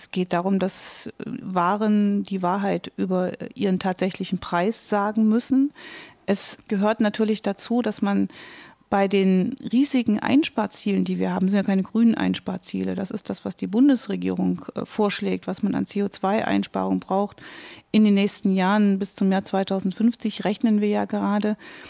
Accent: East Germany, Germany; Das unterschreibe ich als Ostdeutsche gerne auch 100-mal

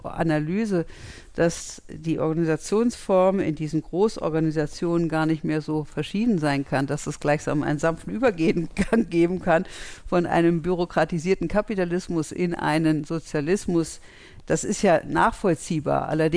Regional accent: Berlin, Germany; als Kind in West-Berlin habe ich vor jedem Fopo Angst gehabt

